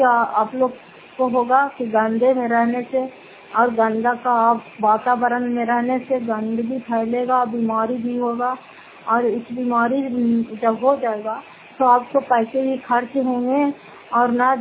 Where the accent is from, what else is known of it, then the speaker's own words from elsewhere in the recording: Fatehpur, Bihar, India; फतेहपुर पंचायत मकरौता जिला नालंदा करा बसवा ब्लॉक की निवासी हूँ